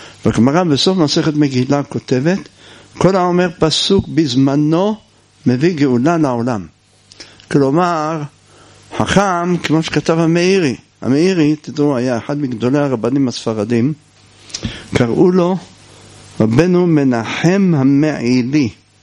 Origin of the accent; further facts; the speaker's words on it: Jerusalem, Jerusalem District, Israel; אני לא זכיתי עדיין לקרוא, אני ירושלמי